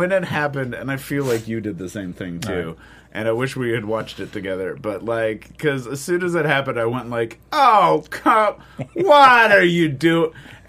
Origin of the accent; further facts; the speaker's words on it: New England, United States; I'm from New England. I like to put maple syrup in there.